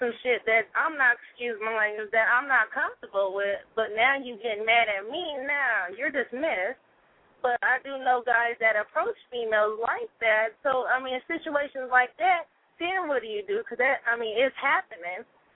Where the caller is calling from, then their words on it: Indiana, United States; Yeah, I'm Indiana.